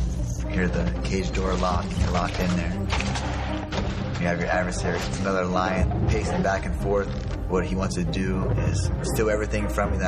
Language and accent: English; Yorkville, Ohio, United States; My hometown is Yorkville and Denison, Ohio. We call it the Twin Cities. It's filled with a lot of run-down houses, businesses, but there's a sense of pride that comes from there.